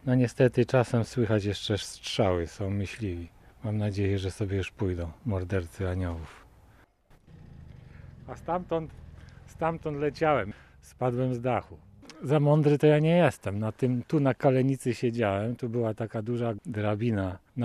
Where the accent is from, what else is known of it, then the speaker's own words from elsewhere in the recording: Szczecin, West Pomeranian Voivodeship, Poland; moved away as an adult; Na studia przyjechałem tutaj. Uciekłem ze Szczecina, dlatego że tam nie było środowiska kompozytorskiego.